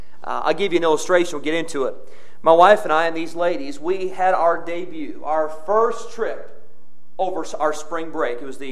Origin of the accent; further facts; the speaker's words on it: Midwest, United States; I grew up in the Midwest.